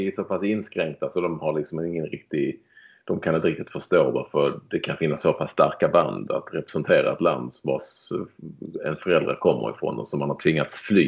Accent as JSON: {"language": "Swedish", "town": "Malmö", "region": "Skåne", "country": "Sweden", "tie": "born or raised there", "said": "när jag växte upp i Malmö så var det ju alla i min trappa på Gånglötsvägen 25 i stort sett var ju juggar eller jugoslaver"}